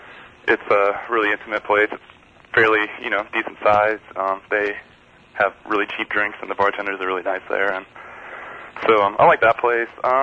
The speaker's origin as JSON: {"language": "English", "region": "Illinois", "country": "United States", "said": "Yeah, I'm from Central Illinois, so."}